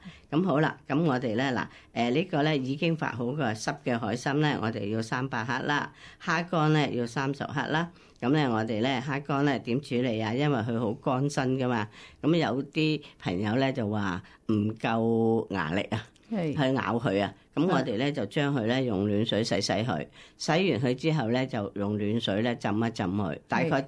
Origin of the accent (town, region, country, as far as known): China